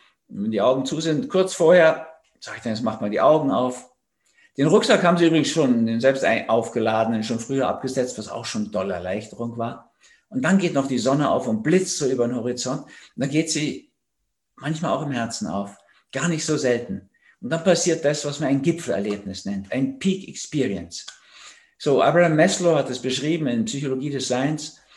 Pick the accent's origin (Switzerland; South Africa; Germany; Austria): Austria; die stehen bei uns in Österreich überall rum